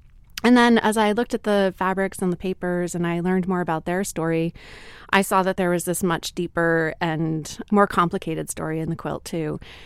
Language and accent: English; the North, United States; which growing up in the North, I really hadn't realized before.